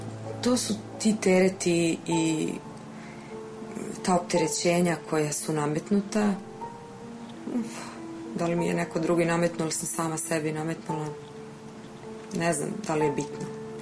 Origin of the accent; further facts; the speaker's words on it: Serbia; moved away; Ako sam došla iz Srbije, ovde, naravno, prošla sam taj šok